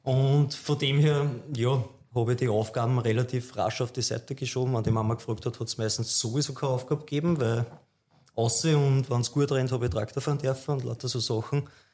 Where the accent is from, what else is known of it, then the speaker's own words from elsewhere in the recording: Austria; Wir sind bei uns in Österreich gewähnt, wenn man auf ein Weingut kommt.